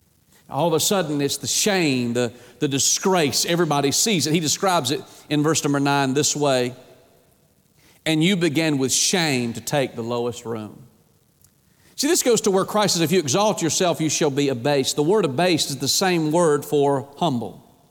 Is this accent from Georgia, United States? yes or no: yes; Atlanta, Georgia, United States; My growing up in Atlanta, my stepfather, from the time I was 6 years old, I started attending football games in Atlanta